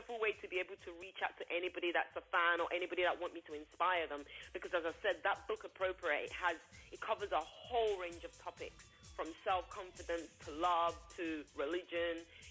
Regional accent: Nigeria; I'm an entrepreneur, I'm a Nigerian monarch

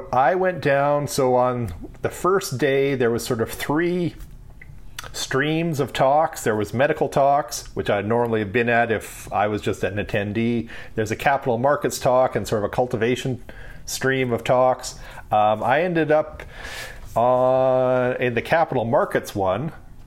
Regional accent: Canada; hi, I'm from Canada.

